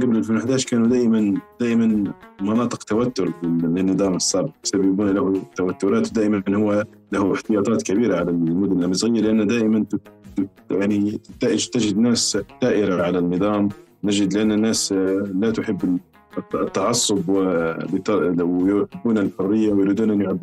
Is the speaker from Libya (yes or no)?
yes; Libya; انا اذاني ليبي لقيت لغتي مساويه لكل اللغات الثانيه، اذاني ليبي زيني زي كل